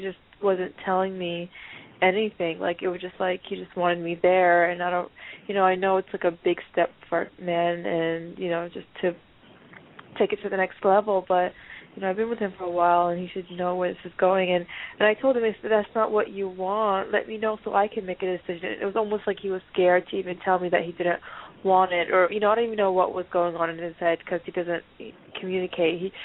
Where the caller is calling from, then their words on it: Miami, Florida, United States; I'm calling from Miami.